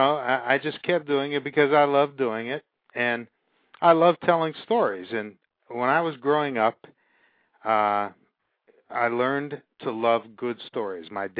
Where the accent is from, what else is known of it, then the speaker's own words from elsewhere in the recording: Youngstown, Ohio, United States; You know, I came from Youngstown